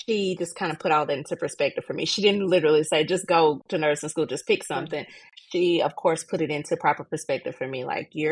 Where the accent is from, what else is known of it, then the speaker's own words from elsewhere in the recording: West Memphis, Arkansas, United States; Well, I'm from West Memphis, Arkansas. Small town, had a lot of friends growing up. I come from a very large family.